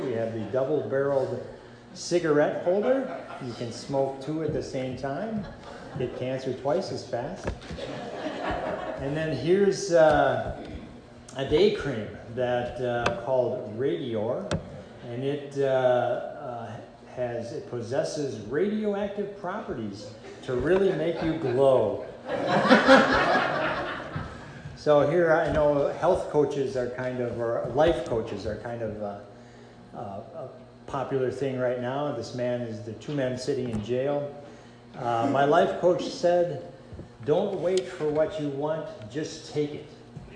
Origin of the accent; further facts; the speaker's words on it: Appleton, Wisconsin, United States; When I grew up in Appleton, Wisconsin, and the truck would drive up and down the street spraying the DDT clouds behind the truck.